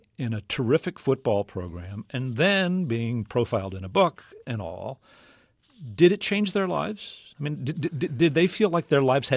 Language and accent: English; Texas, United States; I grew up in South Texas, hundreds of miles away back then, but I remember hearing about that team.